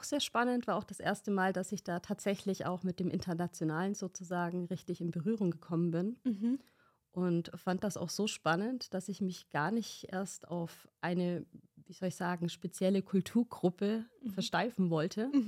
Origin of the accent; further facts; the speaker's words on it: Augsburg, Bavaria, Germany; und auch noch hier in meiner Heimatstadt, wo ich mich gut auskenne, hier in Augsburg